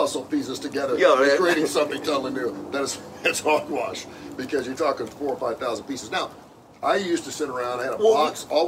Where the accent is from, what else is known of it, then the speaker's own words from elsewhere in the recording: Cincinnati, Ohio, United States; because I was a Yankee. I was a Northerner. I was from Cincinnati.